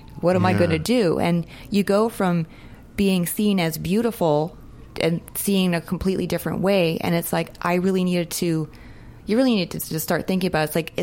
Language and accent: English; Winnipeg, Manitoba, Canada; I moved from Winnipeg, Canada.